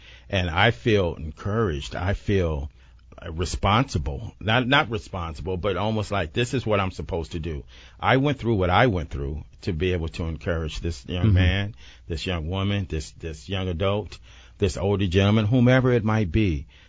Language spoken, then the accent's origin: English; Los Angeles, California, United States; now in San Diego, United States; Well, I'm originally from Los Angeles. My parents are from San Diego, and so that was my tie to San Diego.